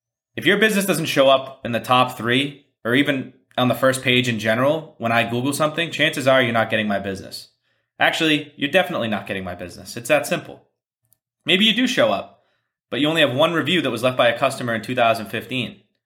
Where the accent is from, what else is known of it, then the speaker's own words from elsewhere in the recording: Massachusetts, United States; I grew up just outside of Boston and have lived there for the last 3 years just in the city.